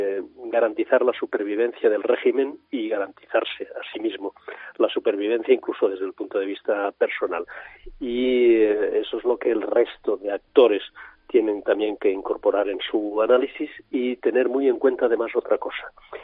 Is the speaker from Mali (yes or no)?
no; Spain; singularmente somos los españoles los más interesados en ello.